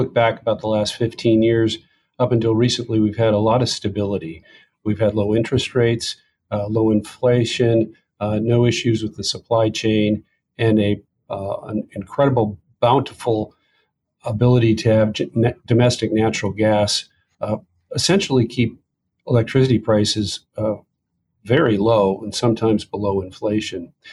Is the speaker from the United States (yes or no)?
yes; Washington, United States; first in my home state of Washington for the Washington State Senate